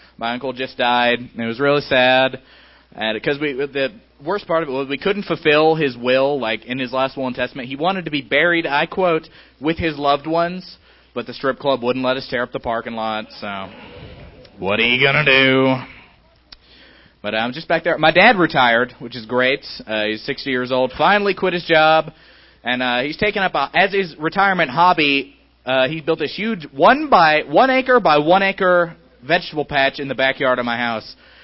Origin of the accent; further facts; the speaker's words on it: Piney Flats, Tennessee, United States; Yeah, I'm originally from Piney Flats, Tennessee. It's a great little town.